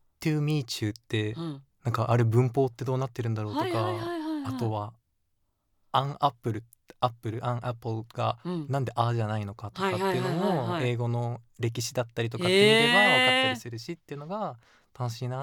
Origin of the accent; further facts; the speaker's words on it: Kofu, Yamanashi, Japan; 僕地元が山梨県の甲府市だったので、